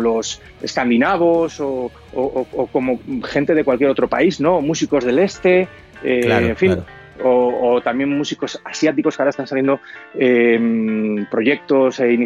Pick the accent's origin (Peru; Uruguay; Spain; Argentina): Spain; y estoy hablando de nosotros como españoles